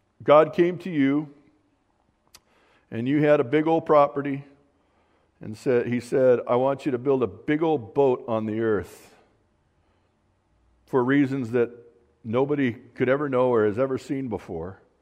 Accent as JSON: {"language": "English", "region": "California", "country": "United States", "said": "I'm from Southern California, sorry."}